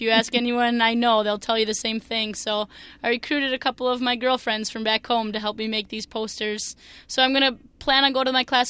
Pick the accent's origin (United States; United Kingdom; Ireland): United States; Minnesota; accent: Minnesotan; being the Minnesotan girl with my thick Minnesotan accent. I'm nervous that they might pick on me for that quite a bit.